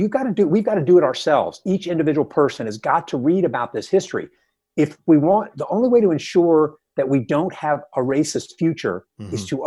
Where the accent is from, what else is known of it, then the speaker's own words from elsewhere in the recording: the South, United States; I grew up in the South. I went to schools that were segregated.